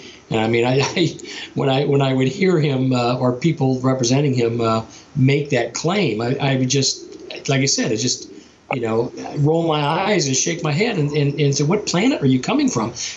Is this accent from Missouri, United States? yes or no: yes; St. Louis, Missouri, United States; but I'm from originally from the St. Louis area.